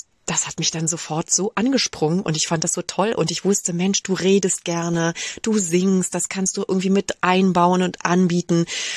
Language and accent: German; Rhineland, Germany; now in Munich, Germany; ich lebe in München. Ursprünglich komme ich eigentlich aus dem Rheinland, bin dann über den Norden runter in den Süden gewandert und lebe nun hier.